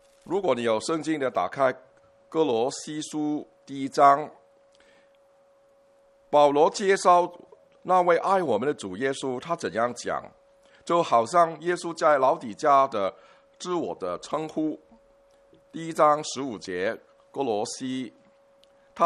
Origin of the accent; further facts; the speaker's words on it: Guangdong, China; 是你们说我们广东人有一句话